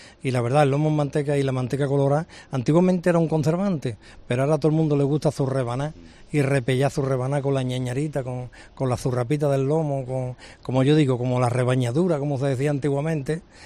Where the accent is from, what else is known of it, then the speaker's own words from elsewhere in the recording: Vejer de la Frontera, Andalusia, Spain; La gastronomía de mi pueblo, los restaurantes, la verdad es que nosotros estamos viendo cómo el pueblo sube, y como subimos nosotros, y como la verdad, la gastronomía en mi pueblo ahora mismo, a todo el mundo le gusta venir a comer a Vejer.